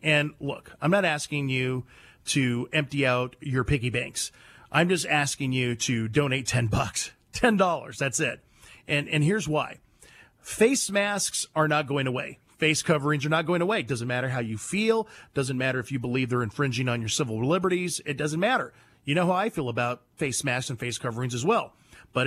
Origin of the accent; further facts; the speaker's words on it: California, United States; We're from California, so it was that rivalry we always had.